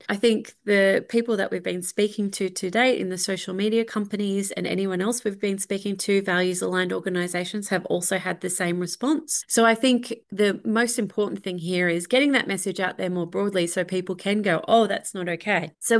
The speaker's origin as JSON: {"language": "English", "country": "Australia", "said": "we collectively as Australian citizens go, this is not what we're about."}